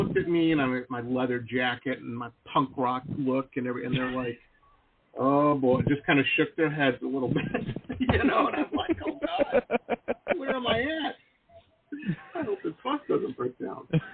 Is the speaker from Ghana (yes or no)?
no; Detroit, Michigan, United States; Yeah, I grew up in Metro Detroit.